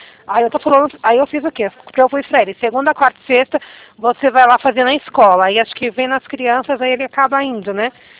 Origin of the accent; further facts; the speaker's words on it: Itapevi, São Paulo, Brazil; É, eu sou de Itapevi.